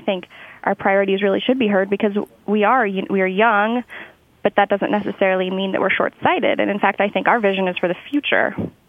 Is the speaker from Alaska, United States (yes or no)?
yes; Chugiak, Alaska, United States; I was a delegate representing Chugiak, my hometown.